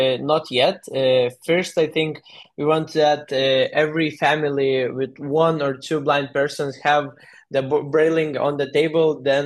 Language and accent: English; Lithuania; We are from Lithuania, so every detail, like when we were starting the prototypes, every weekend we're coming with the blind community and talking with them about how we can improve the game.